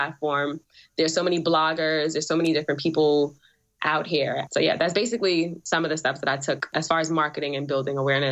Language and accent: English; Brooklyn, New York, United States; I forgot to tell her I was from Brooklyn at the time.